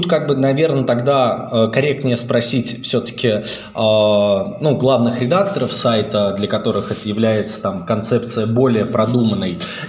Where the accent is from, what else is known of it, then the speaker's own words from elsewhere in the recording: Moscow, Russia; свою родную Москву, где я коренной житель и обожаю ее